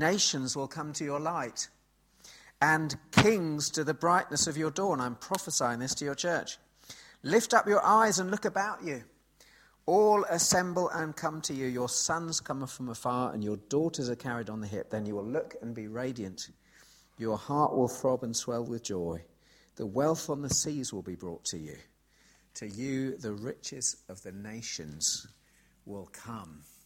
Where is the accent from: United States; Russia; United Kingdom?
United Kingdom; London; also born or lived in Sidcup; I was born in Burnt Oak Lane, just 4.5 miles away. So it feels like coming home. I was here till I was 4. Then I moved to southwest London. This is southeast London. I moved to southwest London, Surrey